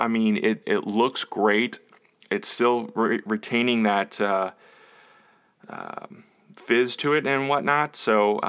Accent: St. Louis, Missouri, United States; we watched Leave It to Beaver in syndication where I grew up in St. Louis.

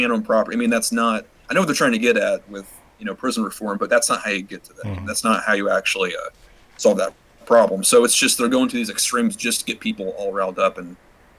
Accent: Georgia, United States; It's in my home state, Georgia, and in Alabama and other states.

